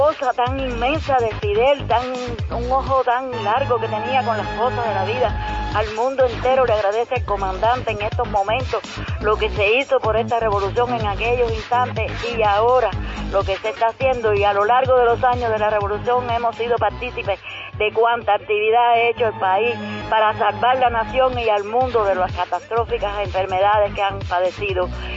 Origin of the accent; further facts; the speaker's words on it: Cuba; Y nosotros como cubanos decimos